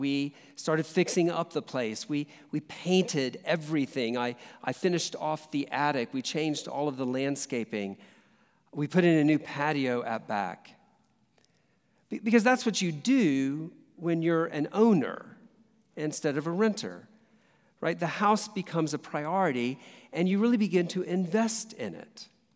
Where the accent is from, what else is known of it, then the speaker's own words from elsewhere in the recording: South Carolina, United States; also born or lived in Texas; I am a native of the South. I don't sound like it. I was born in Texas, grew up in South Carolina.